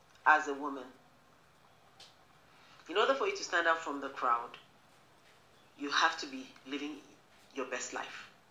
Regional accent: Nigeria; now in United States; I'm Nigerian. I'm a lady. I live in the United States.

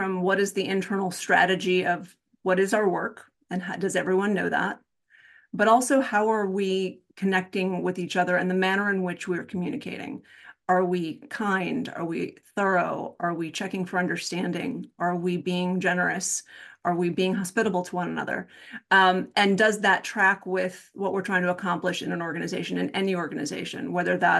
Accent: Midwest, United States; now in New England, United States; Well, I was born in the Midwest. No, I won't go that far back. Well, a little bit. I am a Midwesterner at heart. I've lived among the New English people for about 30 years.

